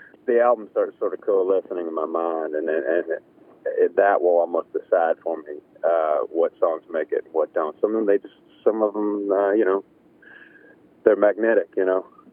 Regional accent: Mississippi, United States; also born or lived in Memphis; You know, I was born in Memphis, raised in North Mississippi, so I've lived all over since then, but you can't really wash that off.

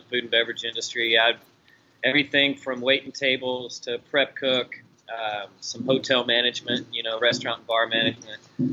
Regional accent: Odessa, Texas, United States; now in Austin, United States; I grew up in Odessa, in West Texas. And a group of us, we graduated high school in '87. A group of us all came to Austin, just getting out of Odessa.

